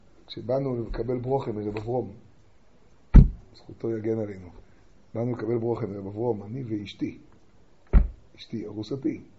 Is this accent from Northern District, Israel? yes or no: yes; Tiberias, Northern District, Israel; אני בא מטבריה.